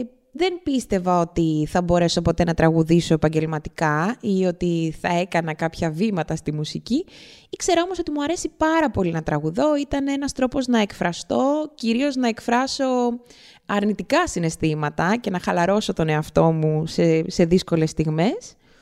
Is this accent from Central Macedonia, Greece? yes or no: no; Athens, Attica, Greece; Γεννήθηκα στην Αθήνα, στην Κυψέλη, από γονείς με καταγωγή από τη Σιέρα Λεόνε.